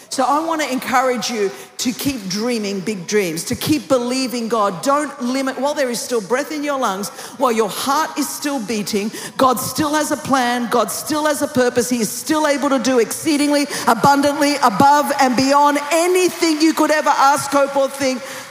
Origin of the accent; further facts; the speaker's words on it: California, United States; now in Dallas, United States; I'm like from California. We do more than talk to bushes. But anyway, you're in Dallas now.